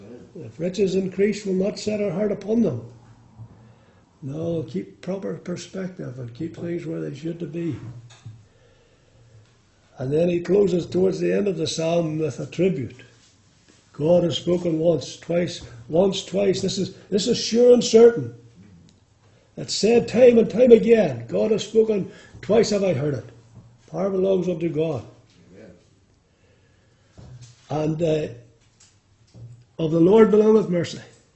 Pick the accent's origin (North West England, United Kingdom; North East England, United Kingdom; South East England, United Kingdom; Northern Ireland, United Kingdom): Northern Ireland, United Kingdom; Lurgan; I come from Lurgan